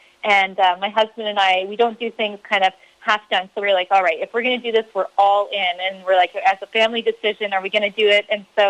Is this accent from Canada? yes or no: yes; Canada; moved away; we're originally from Canada.